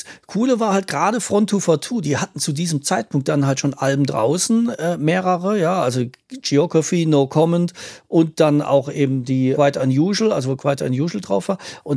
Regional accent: Ludwigshafen, Rhineland-Palatinate, Germany; Und bei uns in Ludwigshafen-Mannheim gab es halt keine Disco, die jetzt irgendwie so Sachen gespielt hätten. Es war ja nicht das Ruhrgebiet, wo du so Genre-Discos hattest.

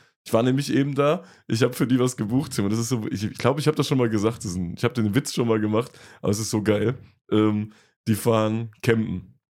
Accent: Angola; Ich komme aus Angola.

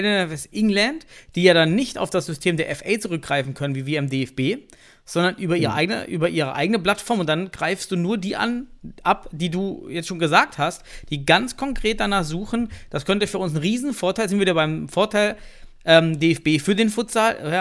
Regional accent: East Germany, Germany; ich fühle mich diskriminiert als Ostdeutscher.

